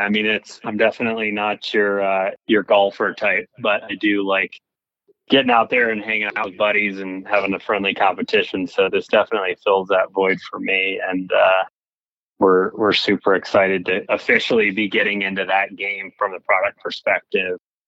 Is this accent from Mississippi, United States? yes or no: no; Atlanta, Georgia, United States; Originally, I'm from Georgia, Atlanta, where I grew up hunting, fishing, camping, hiking, clays.